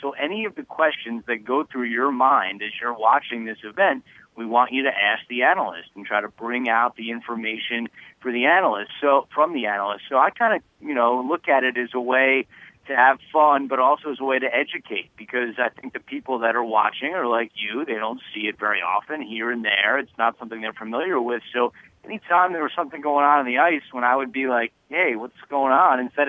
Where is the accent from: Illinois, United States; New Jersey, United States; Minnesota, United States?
New Jersey, United States; I'm from New Jersey originally, so I didn't really know too much about it.